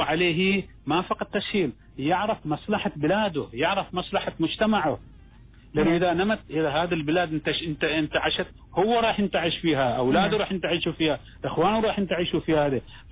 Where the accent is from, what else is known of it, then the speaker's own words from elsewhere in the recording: Oman; إحنا شعب عماني